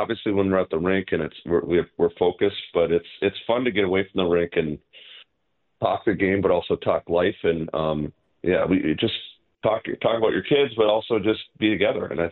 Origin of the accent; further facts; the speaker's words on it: Minnesota, United States; But I have a good buddy that I grew up with. I grew up in Minnesota